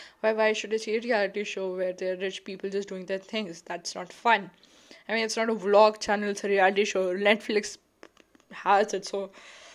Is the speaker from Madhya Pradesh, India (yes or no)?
no; Kalyan, Maharashtra, India; Somehow it's like, okay, I'm from Kalyan, I know, but he's a Mumbai guy, so you kind of relate to him.